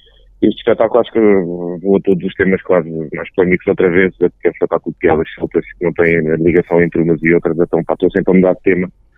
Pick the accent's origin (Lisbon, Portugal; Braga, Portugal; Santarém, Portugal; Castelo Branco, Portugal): Lisbon, Portugal; e as pessoas do Porto estavam e dizem que eu sou de Lisboa, mas é como se fosse lá